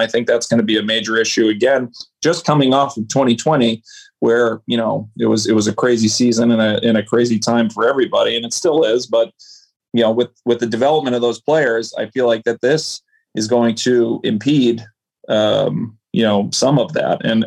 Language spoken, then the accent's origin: English; Boston, Massachusetts, United States; And, you know, we grew up here in Boston. So, you know, it was our first major league team